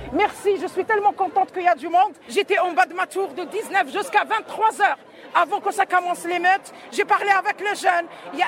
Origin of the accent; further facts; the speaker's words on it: Algeria; Moi, je suis en Algérie, je suis grandie en Algérie, mes enfants sont des Français, mon mari est français, je suis française par naturalisation